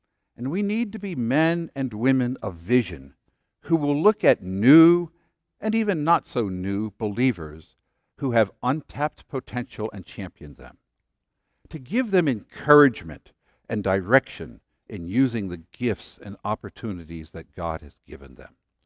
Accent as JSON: {"language": "English", "country": "United States", "also_born_or_lived": "England", "said": "I'm an American. I love being an American. I'm glad I'm American"}